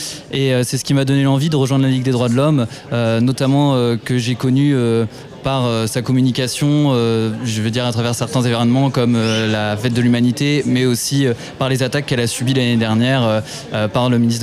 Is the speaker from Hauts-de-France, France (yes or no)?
yes; Lille, Hauts-de-France, France; Je suis aussi de Lille